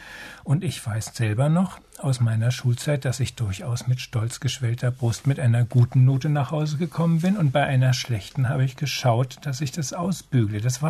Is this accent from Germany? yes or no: yes; Saxony-Anhalt, Germany; Nein, das ist bei uns in Sachsen-Anhalt wirklich noch nicht vorgekommen.